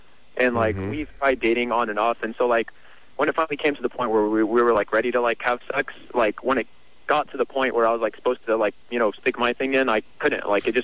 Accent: Egypt; I'm from Egypt.

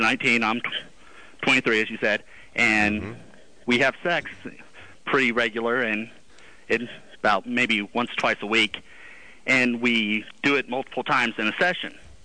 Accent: Texas, United States; I'm originally from Texas, so.

